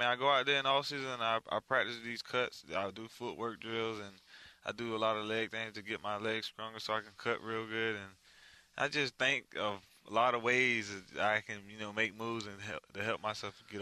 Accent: Fort Lauderdale, Florida, United States; also born or lived in Coconut Creek; Well, I ain't from Coconut Creek. I just went to high school there, really. I'm from Fort Lauderdale, Florida.

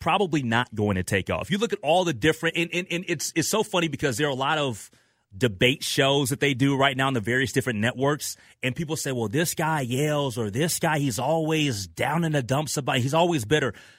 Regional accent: Minnesota, United States; also born or lived in Memphis, Tennessee; And I'm a Minnesotan. So, you know, I was actually born in Memphis, Tennessee. I was not born here, but never lived in Memphis.

